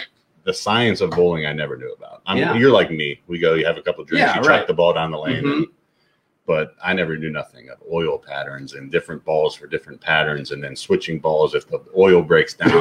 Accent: Austintown, Ohio, United States; It just is. I'm from Austintown. That's my place.

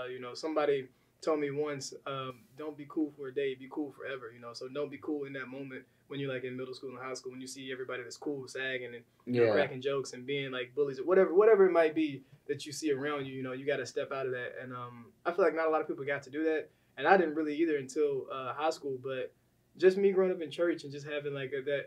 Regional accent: Arkansas, United States; growing up in Arkansas wasn't easy or anything because I had a poor upbringing

